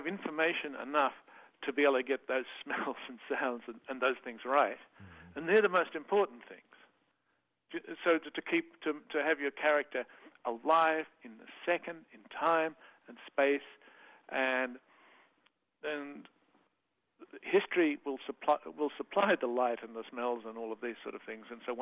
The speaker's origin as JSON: {"language": "English", "country": "Australia", "said": "which, being an Australian, I'd never learned."}